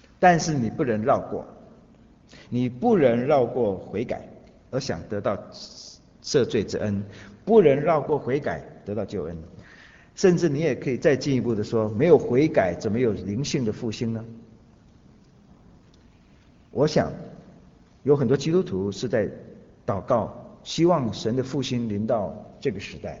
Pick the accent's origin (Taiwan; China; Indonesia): China; 问题也不是我们中国人